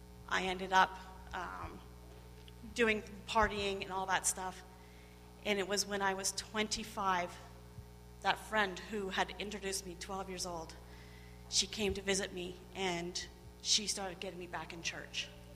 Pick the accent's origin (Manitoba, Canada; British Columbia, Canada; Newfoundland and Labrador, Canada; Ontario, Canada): Ontario, Canada; moved away as an adult; also born or lived in Peace River, Canada; I'm originally from Ontario. I grew up in Ontario, and then I moved out here in 99 to northern Alberta, the Peace Country, Peace River area, and married.